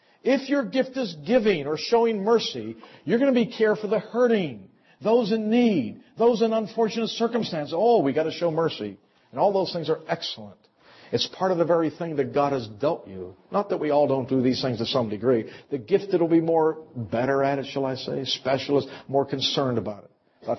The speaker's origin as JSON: {"language": "English", "town": "Pittsburgh", "region": "Pennsylvania", "country": "United States", "tie": "born or raised there", "said": "I was raised in Pittsburgh, but that's all I'll say."}